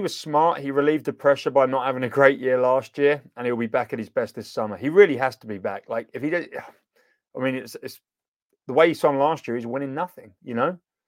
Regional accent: United Kingdom; He's British. I'm British.

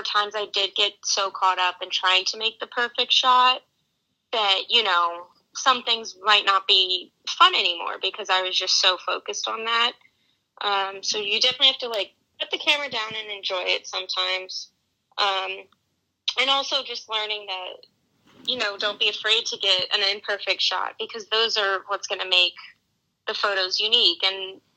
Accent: Virginia, United States; So I grew up in Northern Virginia, in a suburb. I have three siblings and then my parents.

